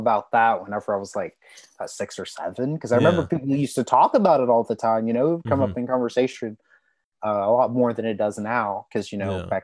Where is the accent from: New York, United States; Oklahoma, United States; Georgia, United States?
Oklahoma, United States; Shawnee; I was born in Shawnee, raised in Shawnee, always been here.